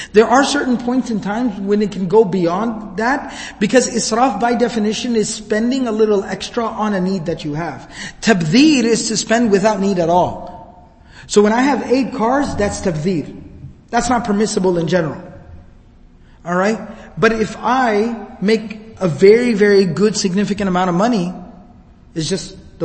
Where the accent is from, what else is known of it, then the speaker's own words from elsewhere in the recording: Dallas, Texas, United States; I was born and raised here in Dallas.